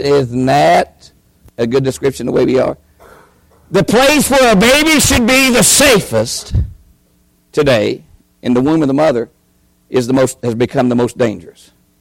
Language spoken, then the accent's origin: English; Bradshaw Mountain, West Virginia, United States; Folks, I was raised in Bradshaw Mountain, McDowell County, West Virginia. There was 10 of us lived out of 11.